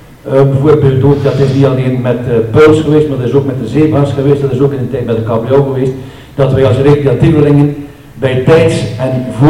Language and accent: Dutch; Heist, Flanders, Belgium; Als klein manneke, behandelen met de jongens in de straat. We wonen 100 meter van het strand in Heist. Ik ben van Heist. En zo kom je erin gezwaaid natuurlijk wel.